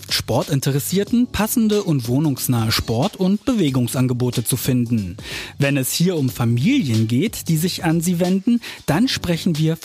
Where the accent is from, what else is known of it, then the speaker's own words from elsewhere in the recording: Brandenburg, Germany; ich komme ursprünglich auch aus dem Westhavelland in Brandenburg und da hat man halt einfach im Sportverein im eigenen Ort angefangen.